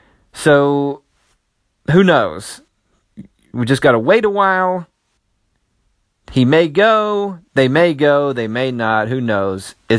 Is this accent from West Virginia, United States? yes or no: yes; West Virginia, United States; And the location is my home state, West Virginia.